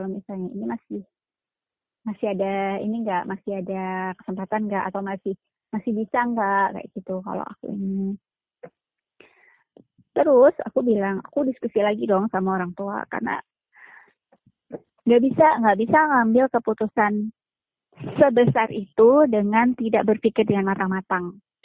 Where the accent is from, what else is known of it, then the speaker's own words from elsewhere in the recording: Palembang, South Sumatra, Indonesia; Aku orang Palembang dan dia orang Madura.